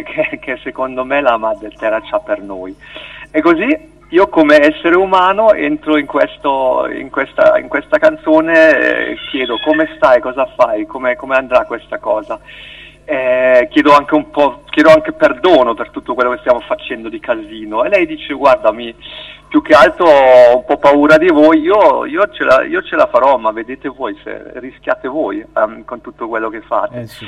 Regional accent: Germany; also born or lived in Milan; io sono nato a Milano nel 69 e i primi 2 anni della mia vita li ho vissuti là. Poi sono venuto qua a vivere in Germania.

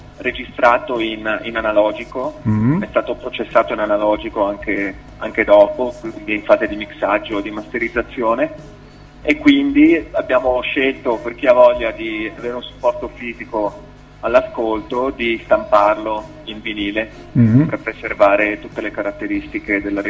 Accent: Padua, Veneto, Italy; Siamo di Padova, come forse si può capire anche dall'accento.

